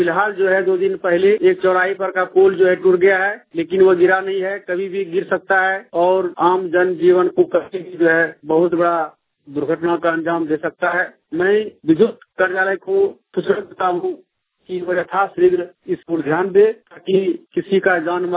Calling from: Ilatri, Jharkhand, India; ग्राम इलात्री ग्वारीजोर गुड्डा जिला से बोल रहा हूँ।

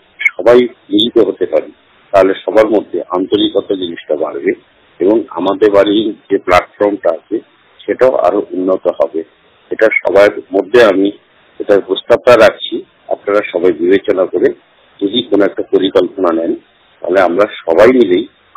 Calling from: Kolkata, West Bengal, India; আমি পশ্চিম বাংলা কলকাতা বেহালা ভারত থেকে … কথা বলছি।

